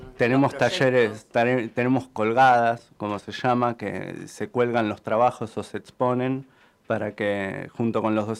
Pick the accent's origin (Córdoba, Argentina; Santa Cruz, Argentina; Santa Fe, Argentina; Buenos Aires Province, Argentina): Buenos Aires Province, Argentina; Avellaneda; yo soy de Avellaneda, entonces dije, hermoso tener la oportunidad de tener, en este caso, una tecnicatura para una futura, muy futura licenciatura, poder estudiar en mi ciudad